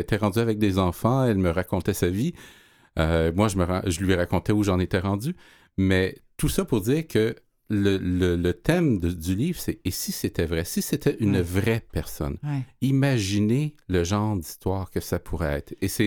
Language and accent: French; Montreal, Quebec, Canada; born there; je suis né à Montréal